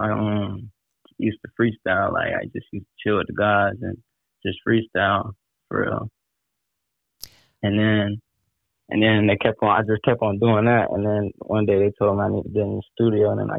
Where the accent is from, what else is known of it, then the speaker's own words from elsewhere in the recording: Florida, United States; I've been rapping probably about 2 years. I'm from Cuba, Florida.